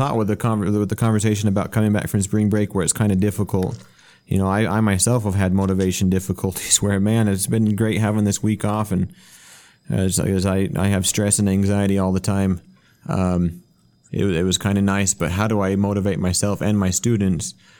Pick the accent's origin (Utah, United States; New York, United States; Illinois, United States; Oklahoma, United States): Utah, United States; Where we're from Utah, we definitely have a large population of Spanish speakers.